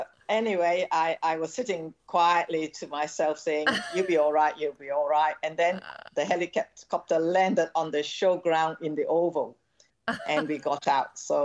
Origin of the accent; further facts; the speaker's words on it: New South Wales, Australia; And two other volunteers, we're all volunteers from New South Wales.